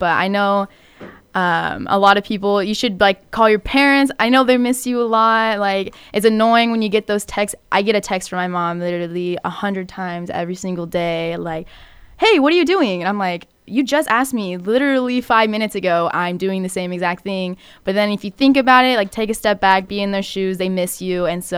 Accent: Idaho, United States; moved away; for me, I moved all the way from Idaho, which was a huge, a huge change.

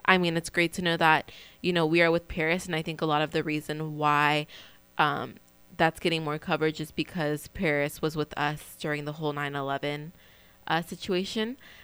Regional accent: Mexico; I mean, I'm from Mexico

